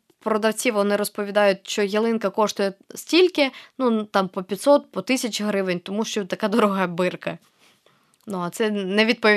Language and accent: Ukrainian; Luhansk Oblast, Ukraine; а я ж теж з Луганщини, і мої, ну, я зазвичай святкувала Новий рік і Різдво на Кавказі. Звідки мій дідусь, лісівник